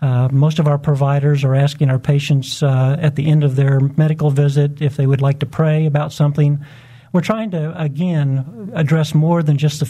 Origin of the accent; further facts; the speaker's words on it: Wichita, Kansas, United States; also born or lived in Atlanta, Georgia; my wife and I moved back to Wichita from Atlanta, Georgia. We both quit and left our jobs and came back to Wichita unemployed and began to pray that God would provide the right place for me. And so I'm coming home